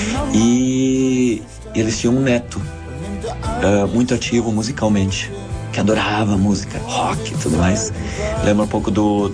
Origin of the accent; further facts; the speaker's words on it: Brazil; first language Hunsrückisch; Portuguese is a second language; a minha primeira língua é Hundsrückisch. Né, que meus pais falam até hoje.